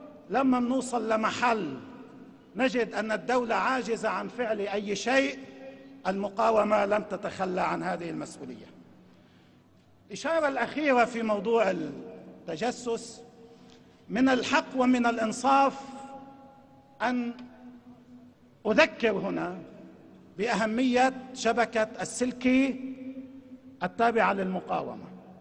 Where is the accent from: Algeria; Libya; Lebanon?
Lebanon; كلبنانيين